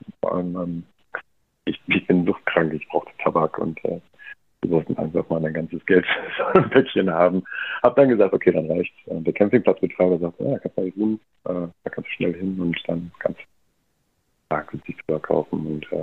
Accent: North Rhine-Westphalia, Germany; ich komme aus dem Ruhrpott, ein guter Typ, mit Herz.

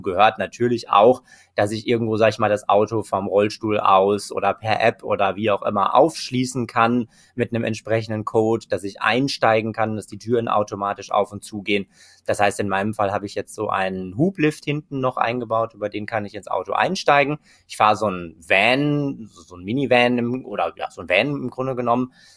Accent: Bochum, North Rhine-Westphalia, Germany; aber da, wo ich aufgewachsen bin, am Rande von Bochum

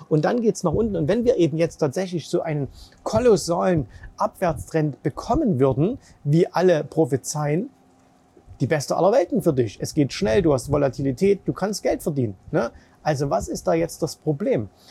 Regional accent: Dubai, United Arab Emirates; Also ich bin nach wie vor hier auf den Malediven, da kriegt man das nicht so mit. Da ist alles sehr, sehr entspannt. Aber natürlich auch in meiner Heimat Dubai ist viel Unsicherheit

